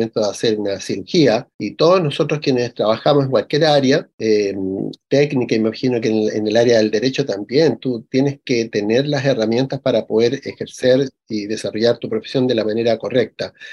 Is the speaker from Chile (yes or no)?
yes; Chile; a todos nosotros como pueblo chileno